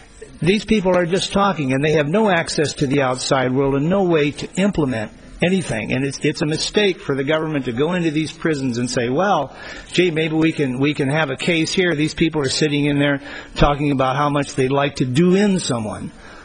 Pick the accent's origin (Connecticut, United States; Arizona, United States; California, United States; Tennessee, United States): Arizona, United States; Phoenix; I'm from Phoenix, Arizona, and I represent Robert Stewart in this matter.